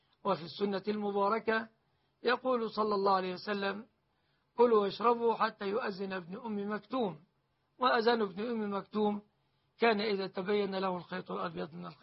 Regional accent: Egypt; بلادنا مصر

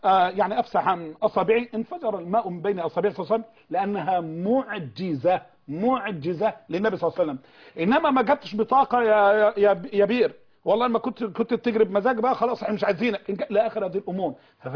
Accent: Egypt

